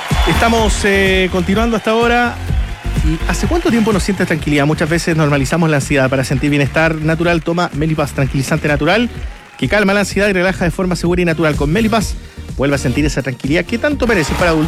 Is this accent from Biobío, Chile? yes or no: no; Punta Arenas, Magallanes, Chile; Ah, somos de la misma ciudad.